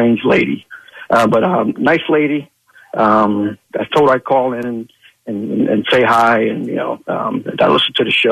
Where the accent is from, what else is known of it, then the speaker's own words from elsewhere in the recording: Massachusetts, United States; I'm from Massachusetts, so I'm a Patriots fan.